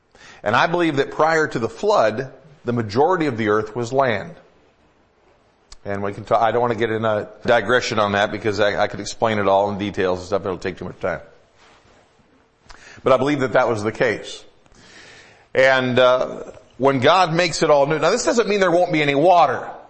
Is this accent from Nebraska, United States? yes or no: no; Michigan, United States; I grew up in Michigan. You go to Lake Michigan, crane your eyes, and you can't see Wisconsin.